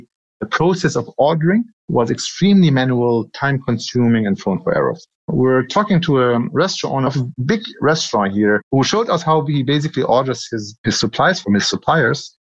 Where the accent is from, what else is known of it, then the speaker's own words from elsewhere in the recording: Germany; now in United Arab Emirates; I was born and raised in Germany to Syrian parents, but I've been here in the region for the past 9 years building tech startups.